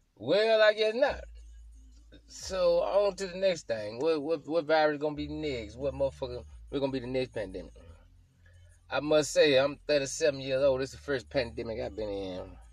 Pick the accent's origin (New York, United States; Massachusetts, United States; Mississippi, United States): Mississippi, United States; Newton; I'm from Newton, man. New Mississippi, man.